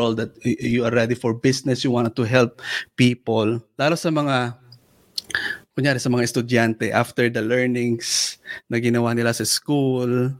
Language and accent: Tagalog; Ilocos Region, Philippines; now in Canada; Tubong Pangasinan kaming dalawa at napunta kami sa Canada.